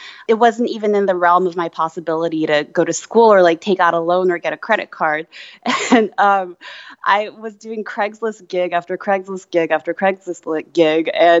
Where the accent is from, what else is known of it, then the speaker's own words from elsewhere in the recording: Kentucky, United States; also born or lived in Japan; now in New York, United States; I'm from Kentucky and Japan.